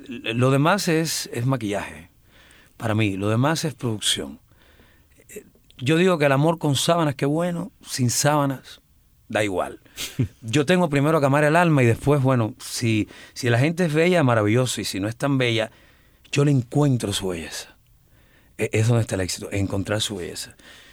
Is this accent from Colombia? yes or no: no; Placetas, Villa Clara, Cuba; Yo vengo de Placeta, yo no vengo de China. Entonces, a mí me gusta que la gente de Placeta me oiga también.